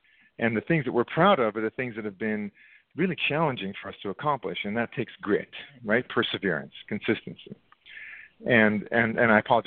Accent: Israel; also born or lived in South Africa; now in United States; I was born and raised, I grew up in Israel, and then I lived in South Africa before coming to the United States. And then I came here, and I've been here for 30 some years now

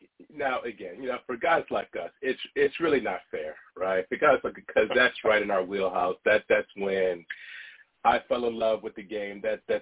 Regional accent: Cleveland, Ohio, United States; now in Seattle, United States; I came out to Seattle from the Midwest, from Cleveland, in the early 90s, heyday of Seattle.

